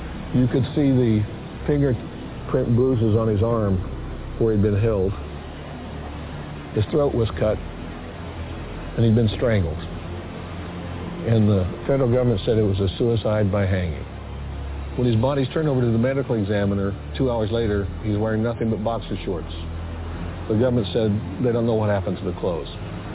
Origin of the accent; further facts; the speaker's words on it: Salt Lake City, Utah, United States; I'm an attorney from Salt Lake City, Utah.